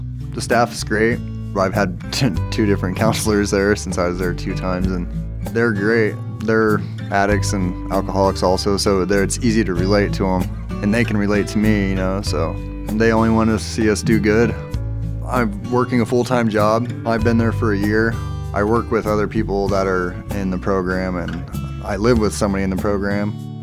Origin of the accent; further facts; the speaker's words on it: Nebraska, United States; Horizons was in Hastings, Nebraska, which was closer to my hometown